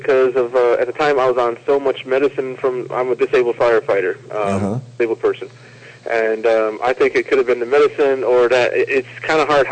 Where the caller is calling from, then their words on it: Arkansas, United States; again, calling back from Arkansas.